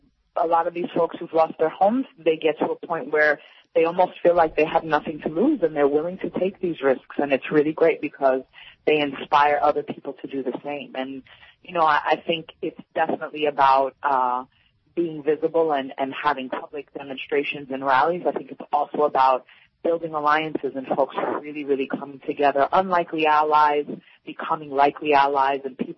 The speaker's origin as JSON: {"language": "English", "region": "New York", "country": "United States", "said": "I think I'm less familiar with the local Boston electoral machine because I'm from New York."}